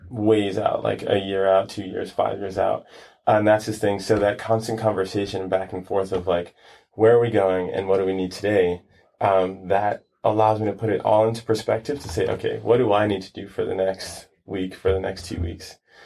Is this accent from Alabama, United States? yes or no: no; Brooklyn, New York, United States; moved away as an adult; now in California, United States; I grew up in Brooklyn, New York. Mm-hmm. Stayed there until I was about maybe 18, came out to California.